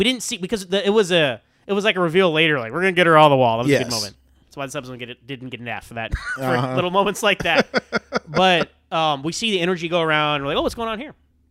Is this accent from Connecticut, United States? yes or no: no; Texas, United States; I use that a lot because Data is my favorite character in Next Gen, and I'm from Texas.